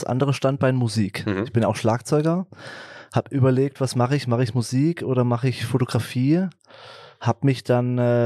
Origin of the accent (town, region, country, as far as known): Fulda, Hesse, Germany; born or raised there